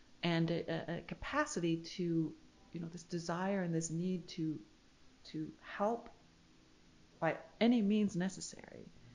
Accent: Canada; I'm from Canada originally.

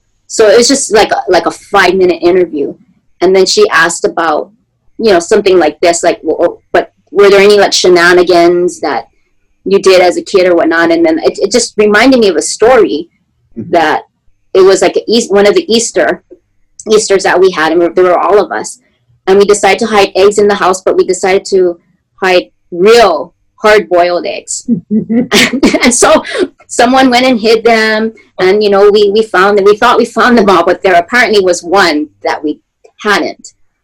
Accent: Honolulu, Hawaii, United States; Yeah, so I grew up in the Aina Haina area. There weren't many kids around.

